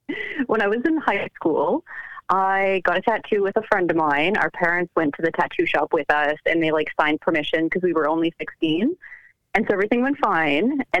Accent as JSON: {"language": "English", "region": "West Coast", "country": "Canada", "said": "I'm from West Coast Canada."}